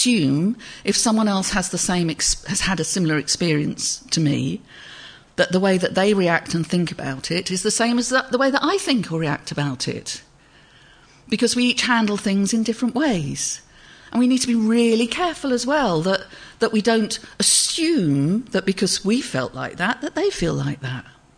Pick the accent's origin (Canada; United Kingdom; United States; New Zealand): United Kingdom; We're very British, aren't we?